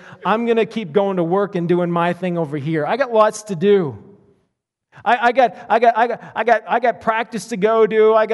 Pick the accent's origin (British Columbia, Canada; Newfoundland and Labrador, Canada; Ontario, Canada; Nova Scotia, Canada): Nova Scotia, Canada; A number of years ago, I grew up in Nova Scotia.